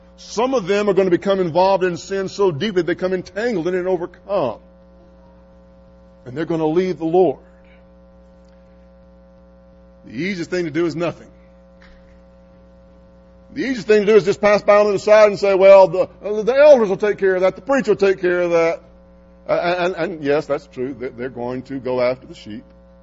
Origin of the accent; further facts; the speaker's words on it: Mississippi, United States; now in Texas, United States; I come from Mississippi. All we got in Mississippi are hills. I still haven't seen mountains in Texas.